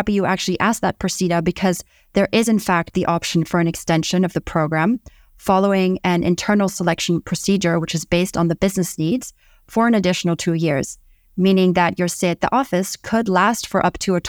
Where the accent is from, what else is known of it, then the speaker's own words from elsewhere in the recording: England, United Kingdom; also born or lived in Italy; now in Munich, Delaware, United States; from England and Italy